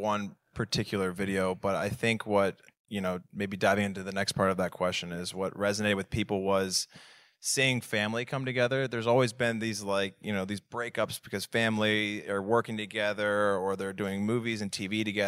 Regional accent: Columbus, Ohio, United States; I am from Columbus, Ohio.

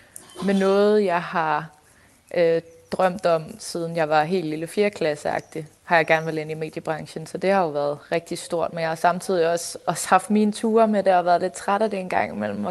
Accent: Horsens, Central Denmark Region, Denmark; now in Copenhagen, Denmark; Født og opvokset i Horsens.

